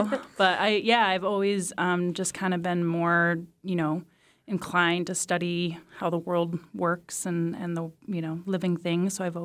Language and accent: English; Juneau, Alaska, United States; I grew up here in Juno and graduated from JDHS.